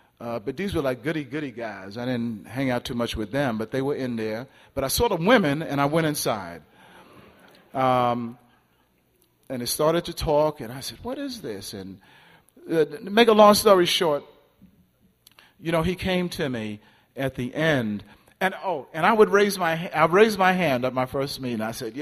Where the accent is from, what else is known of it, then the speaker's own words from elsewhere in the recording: Brooklyn, New York, United States; I mean, I'm from Brooklyn. He's from Harlem.